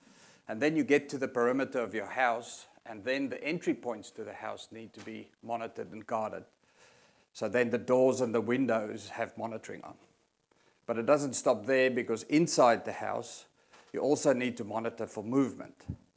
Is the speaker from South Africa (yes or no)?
yes; South Africa; Those that hear me can hear I'm not from around here. I grew up in South Africa.